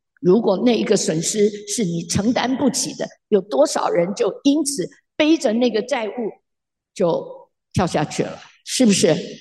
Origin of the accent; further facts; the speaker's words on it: China; 我们中国人对于钱财叫我们死是想得很透彻的，很明白的